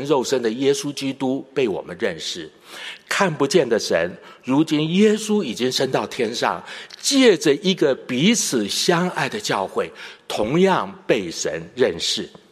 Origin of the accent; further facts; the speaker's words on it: Taiwan; accent: Taiwanese Mandarin; 我一听你讲的就是从台湾来的，因为你讲话口音有台湾国语。